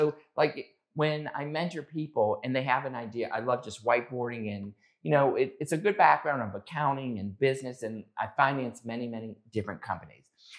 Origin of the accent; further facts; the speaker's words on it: Connecticut, United States; also born or lived in Georgia; So born and raised in Connecticut, came down, went to college, University of Georgia